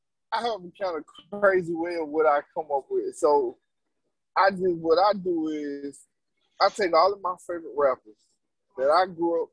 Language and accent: English; South Carolina, United States; moved away; also born or lived in New York; I left my home state. I left South Carolina. I went up to New York.